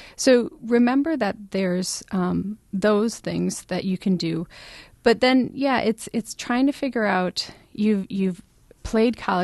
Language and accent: English; Wisconsin, United States; Larry, I hate to admit it, but I grew up in Wisconsin, and I've never been ice fishing